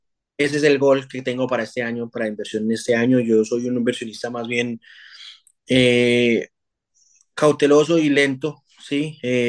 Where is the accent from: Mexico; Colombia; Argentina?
Colombia; te hablo de Colombia específicamente porque pues soy colombiano.